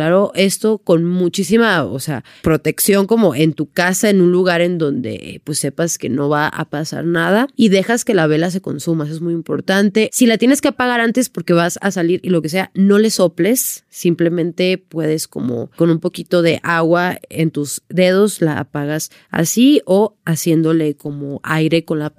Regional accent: Sonora, Mexico; yo llegué a mi casa ya en Sonora, porque soy de Sonora

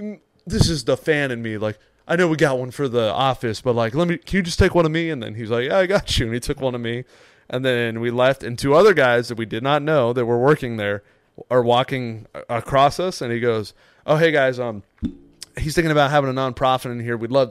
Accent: California, United States; I'm from California. I like seeing stadiums.

